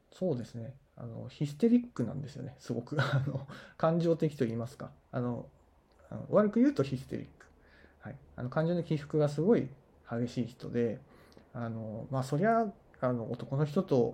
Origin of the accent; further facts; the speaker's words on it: Iwate, Japan; 僕は岩手出身なんですけども、岩手の田舎ではですね、母子家庭はあまりなくてですね